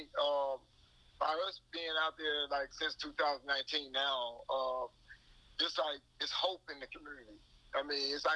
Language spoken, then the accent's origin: English; Alexandria, Louisiana, United States; I'm a born and raised in Alexandria, Louisiana.